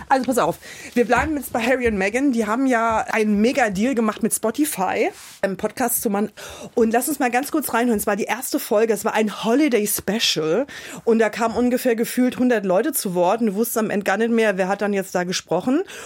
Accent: Rhineland-Palatinate, Germany; accent: Palatine; Bei mir bricht das Pfälzische immer so durch, merkst du das? Hör doch auf, weil ich komme ja aus der Pfalz.

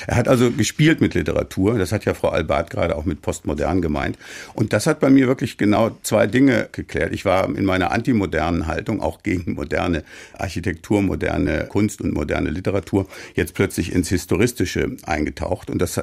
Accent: Soest, North Rhine-Westphalia, Germany; wohnte damals als Abiturient, hatte gerade Abitur gemacht, in der super mittelalterlichen Stadt Soest, wo ich geboren bin. Und da ist alles Mittelalter, alte Mauern, alte Kirchen.

